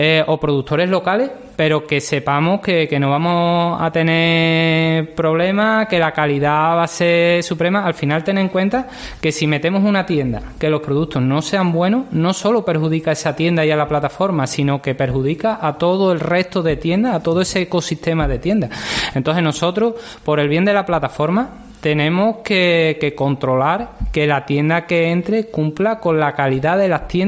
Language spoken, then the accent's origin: Spanish; Almendralejo, Extremadura, Spain; yo quise hacerlo aquí en Almendralejo, yo quise hacerlo en mi pueblo